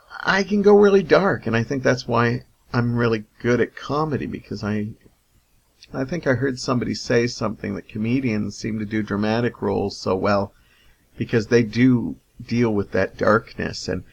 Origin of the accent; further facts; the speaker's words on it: Hamilton, Ontario, Canada; I forgot to mention, I am from Hamilton, Ontario. Technically, I'm Stony Creek, but I'm really kind of right on the edge of it both.